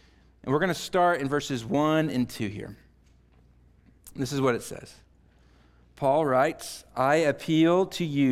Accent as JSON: {"language": "English", "region": "Oklahoma", "country": "United States", "tie": "born or raised there", "said": "I was born and raised in Oklahoma"}